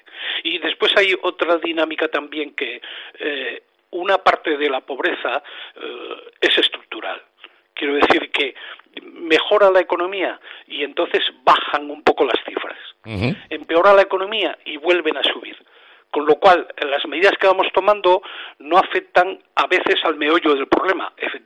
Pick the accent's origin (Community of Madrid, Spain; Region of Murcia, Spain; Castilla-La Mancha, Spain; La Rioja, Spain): La Rioja, Spain; Logroño; ya sabes que yo soy de Logroño, ¿no?